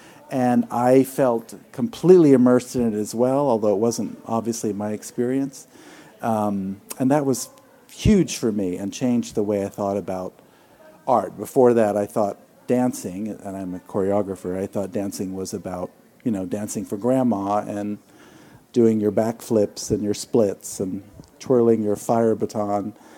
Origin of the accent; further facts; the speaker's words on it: New York, United States; now in San Francisco, United States; I think when I came here from New York, I was, you know, a typical New York snob